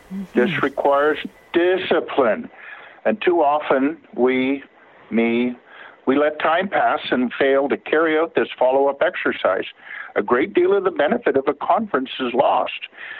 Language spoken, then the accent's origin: English; Canada; And as a Canadian, it's my duty to say thank you to you too.